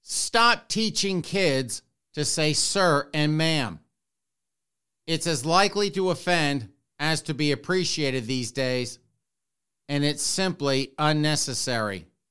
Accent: Spartanburg, South Carolina, United States; now, I grew up in the South, in Spartanburg, South Carolina. And that was drilled into us at a very young age.

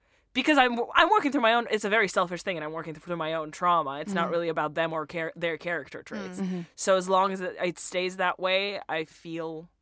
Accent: Russia; I'm originally from Russia

